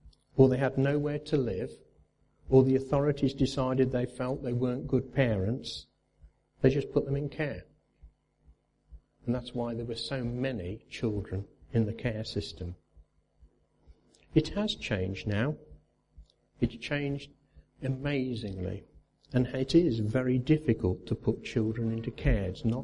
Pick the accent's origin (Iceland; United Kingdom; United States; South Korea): United Kingdom; and we just do, as good British people, lots of hand gestures and pointing